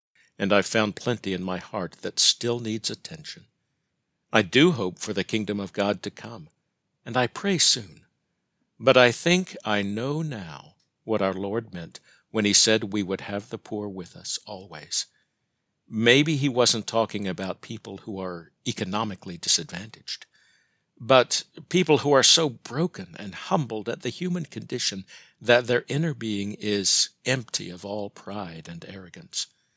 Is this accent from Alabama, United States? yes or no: yes; Birmingham, Alabama, United States; I've been working on it since my childhood, when the civil rights movement turned my hometown of Birmingham, Alabama, into a sphere of conflict.